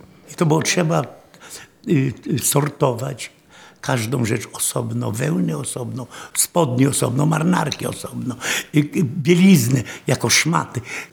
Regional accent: Częstochowa, Silesian Voivodeship, Poland; born there; Mówię, Częstochowa, Warszawa, Opatów, bo ja jestem urodzony w Częstochowie.

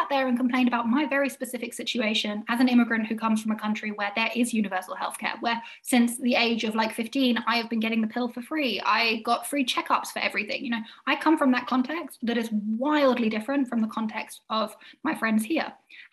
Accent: United Kingdom; How good are we at doing that as British people?

